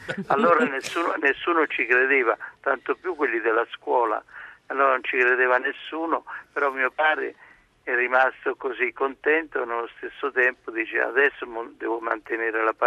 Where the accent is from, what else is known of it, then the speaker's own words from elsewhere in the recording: Macerata, Marche, Italy; Io sono nato nelle Marche, a Macerata, e io andavo sempre al cinema al pomeriggio.